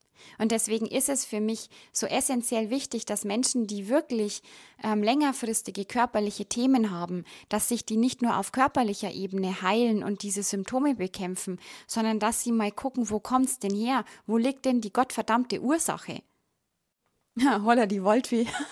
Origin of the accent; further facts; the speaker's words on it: Bavaria, Germany; Wirklich Mucksmeiselstaat, sagt man bei uns im Bayerischen Wald.